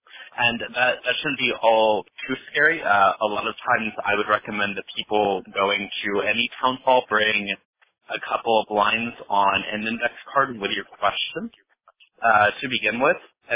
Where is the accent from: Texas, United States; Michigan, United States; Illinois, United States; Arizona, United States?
Arizona, United States; from Arizona.